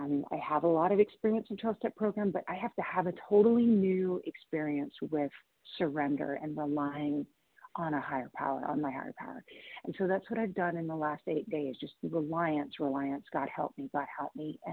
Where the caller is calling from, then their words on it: Washington, United States; I'm calling from Washington State.